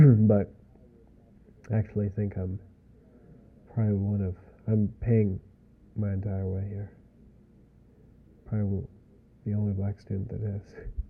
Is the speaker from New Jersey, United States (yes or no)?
no; Corvallis, Oregon, United States; Corvallis, Oregon.